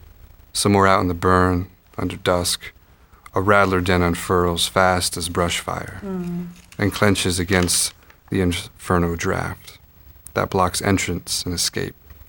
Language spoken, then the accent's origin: English; Arizona, United States; also born or lived in Alaska; I'm from the Arizona desert. I need sunshine.